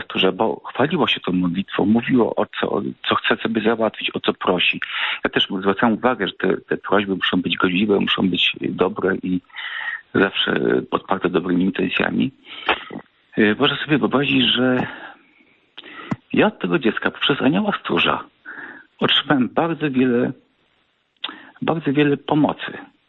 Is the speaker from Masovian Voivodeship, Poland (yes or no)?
no; Gdynia, Pomeranian Voivodeship, Poland; pochodzę z Gdyni